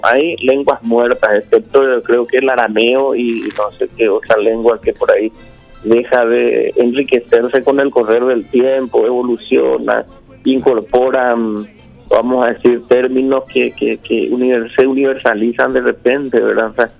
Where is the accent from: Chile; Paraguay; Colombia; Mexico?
Paraguay; como paraguayo